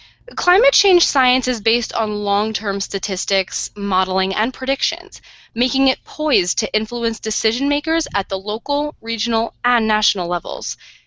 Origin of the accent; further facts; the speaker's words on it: New Jersey, United States; I was born and raised in South Jersey, grew up eating pork roll, and learned to drive without ever knowing how to pump gas.